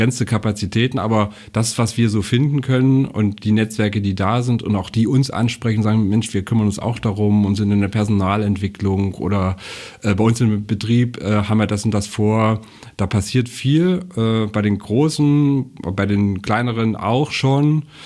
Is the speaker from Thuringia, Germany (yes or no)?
yes; Mühlhausen, Thuringia, Germany; born there; ich bin ja gebürtiger Mühlhäuser. Pflaumus ist vielleicht bekannt, ne? Wer kennt es nicht? Und in dieser Kleinstadt, so 40.000, 45.000 Einwohner, industriell geprägt in der DDR